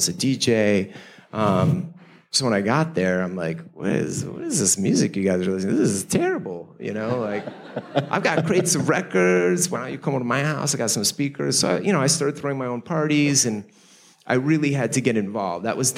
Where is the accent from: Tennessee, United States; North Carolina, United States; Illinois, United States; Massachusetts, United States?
Illinois, United States; Chicago; I was friends with all these Jewish kids growing up in Chicago.